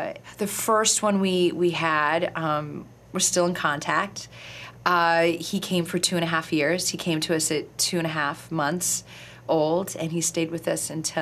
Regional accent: Iowa, United States; even though I came from Iowa, you know, in the middle of Iowa, and you don't really dream big

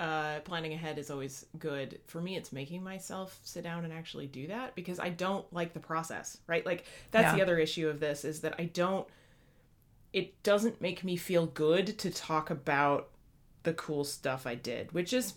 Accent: Midwest, United States; it's also a, again, like a pushiness that as a Midwesterner, especially, I'm just not super comfortable with.

